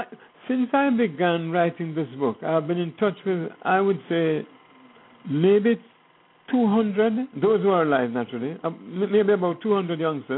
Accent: Franklin Town, Kingston, Jamaica; We grew up in Franklin Town and went to Franklin Town Elementary School.

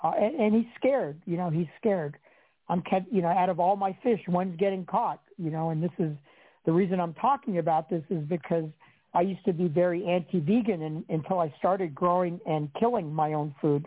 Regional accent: Maryland, United States; some Old Bay seasoning because I'm from Maryland.

